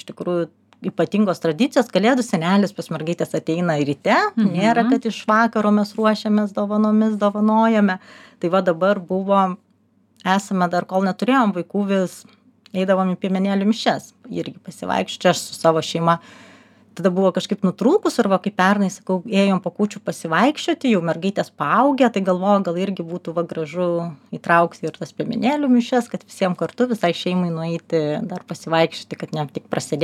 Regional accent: Vilnius, Vilnius County, Lithuania; mums yra labai gerai, kad mes esam vilniečiai.

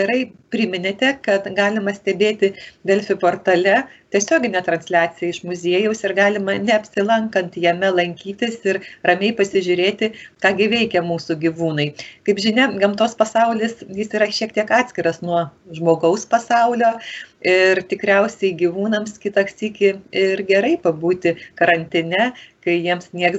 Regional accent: Aukštaitija, Lithuania; Aš pati esu iš Aukštaitijos ir ten ruduo yra kitoks.

